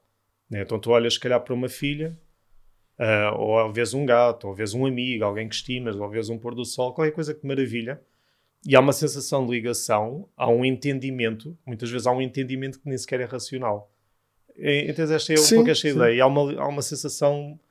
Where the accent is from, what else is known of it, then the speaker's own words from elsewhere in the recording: Alentejo, Portugal; also born or lived in Sintra; Sou alentejano, sintrense, algueirense.